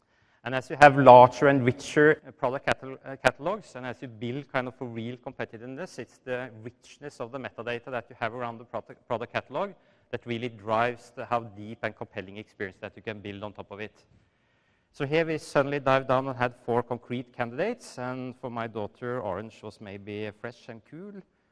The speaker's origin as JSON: {"language": "English", "country": "Norway", "second_language": "English", "said": "I'm male, I have a certain age, and I'm from Norway."}